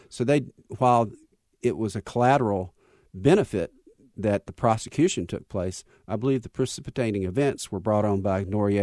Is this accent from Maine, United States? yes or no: no; North Carolina, United States; Yeah, my dad was in the Marines. We moved here when I was 7, moved away for a few years, and came back when I was 12. And I went to Swansboro High School and live in Atlantic Beach, not far from there now.